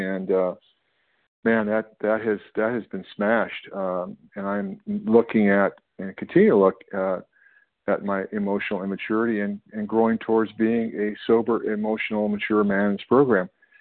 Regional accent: California, United States; I'm from California.

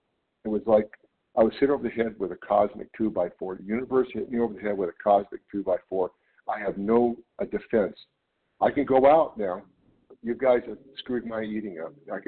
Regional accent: California, United States; I'm from California

